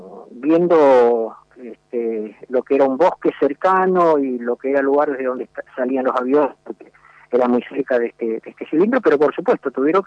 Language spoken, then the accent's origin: Spanish; Goya, Corrientes, Argentina; Sí, cómo no. Sí, soy de Corriente, de Goya Corriente